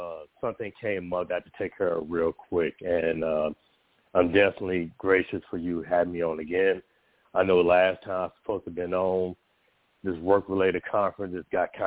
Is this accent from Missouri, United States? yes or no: yes; St. Louis, Missouri, United States; we grew up together in St. Louis, Missouri. We started writing around the same time.